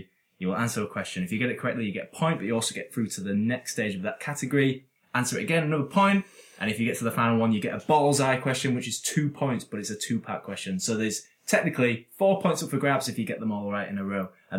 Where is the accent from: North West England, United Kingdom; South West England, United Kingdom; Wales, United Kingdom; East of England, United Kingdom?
Wales, United Kingdom; No, I'm Welsh.